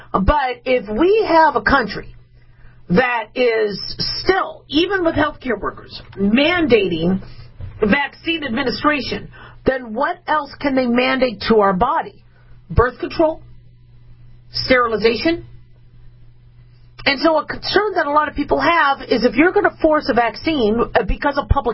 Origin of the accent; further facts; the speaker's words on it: United States; we could put flags on our truck, we could show we're American, we love our country